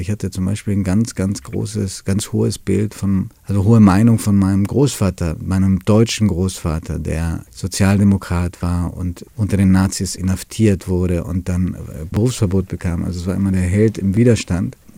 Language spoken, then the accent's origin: German; Italy; also born or lived in Sweden; ich bin in Schweden geboren worden. Ich kam dann als kleiner Junge nach Italien in eine italienische Großfamilie.